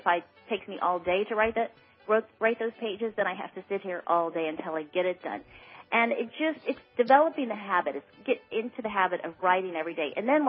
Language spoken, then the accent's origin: English; Texas, United States; now in New York, United States; by coming to New York, having, as I said, born and raised in Texas, coming up to New York, and then to get here, and it was almost like starting entirely a new life